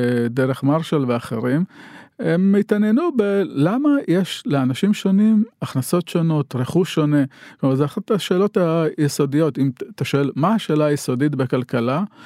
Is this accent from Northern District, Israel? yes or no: yes; Migdal HaEmek, Northern District, Israel; also born or lived in Beni Mellal, Morocco; now in Mazkeret Batya, Israel; כשגרתי בירושלים, אז אמרתי שאני ממגדל העמק, כי זה המקור שם גדלתי